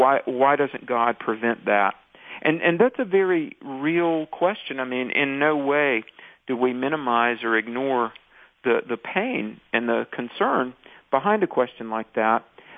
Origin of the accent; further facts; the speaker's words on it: North Carolina, United States; I grew up in the Bible Belt in the South, and, you know, there's kind of a church on every corner, and...